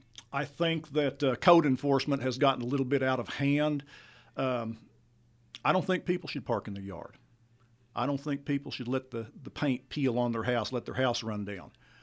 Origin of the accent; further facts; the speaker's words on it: Chickasha, Oklahoma, United States; I was born and raised here in Chickasha, but I left for quite some time, and a lot of people may not know me.